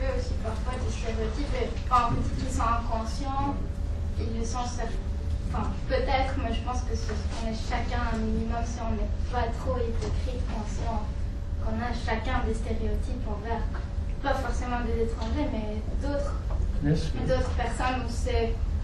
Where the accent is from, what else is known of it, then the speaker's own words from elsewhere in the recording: Luxembourg; now in Brussels, Belgium; je viens du Luxembourg, donc c'est un petit pays